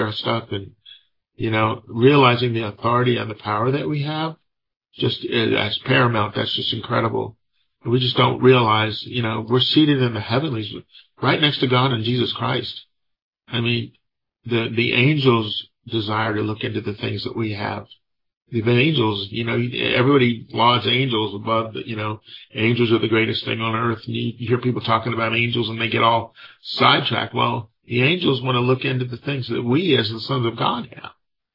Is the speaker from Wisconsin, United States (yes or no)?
no; Athens, Georgia, United States; also born or lived in Missouri / Ohio; I left Athens, Georgia, where I grew up with my parents. I'm originally from Missouri. They moved from Missouri over to Ohio and then from Ohio down to Georgia. And I spent my early 20s in Georgia.